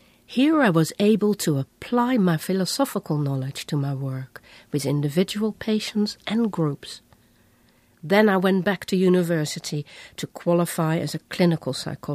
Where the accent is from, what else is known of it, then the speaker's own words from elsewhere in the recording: The Hague, South Holland, Netherlands; My deep connection with existential ideas came from my early background in the Netherlands. I was born in The Hague some years after the end of the Second World War.